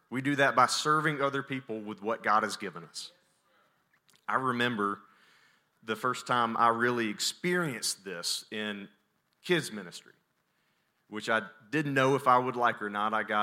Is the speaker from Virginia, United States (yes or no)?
no; Birmingham, Alabama, United States; accent: southern; I am from Birmingham, Alabama, if you can't tell. And if you can't tell, then you're with me in this southern accent. So I grew up in Birmingham, Alabama, grew up in church, raised in church